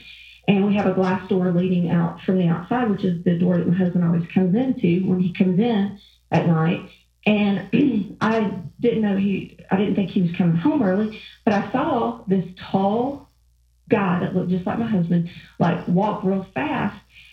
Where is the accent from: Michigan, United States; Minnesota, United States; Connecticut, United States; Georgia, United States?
Georgia, United States; accent: Georgia; I'm from Georgia, if you can't tell from the accent.